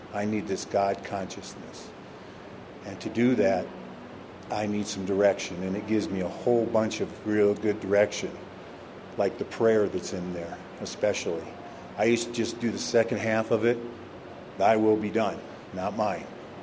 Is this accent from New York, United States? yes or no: no; Davenport, Iowa, United States; I'm an alcoholic from Davenport, Iowa.